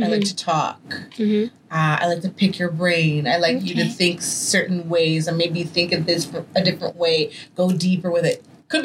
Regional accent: Montreal, Quebec, Canada; I didn't get to pursue journalism because it was not something where I'm originally from. I'm from Montreal.

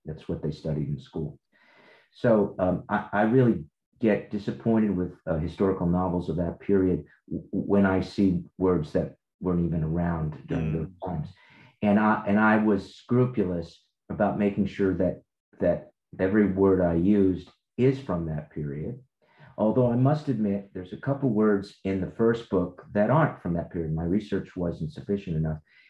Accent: New Jersey, United States; because I'm from New Jersey, and not from Jersey, but from New Jersey

